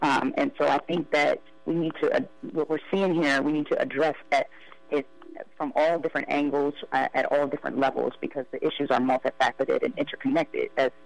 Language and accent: English; Maryland, United States; I saw it happen in my hometown back in D.C., back in Maryland.